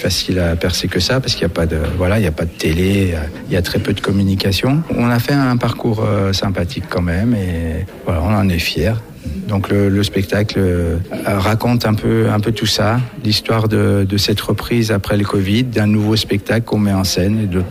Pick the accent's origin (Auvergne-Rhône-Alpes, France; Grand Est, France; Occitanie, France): Auvergne-Rhône-Alpes, France; Donc on est autour de Lyon, moi je suis du sud-est de Lyon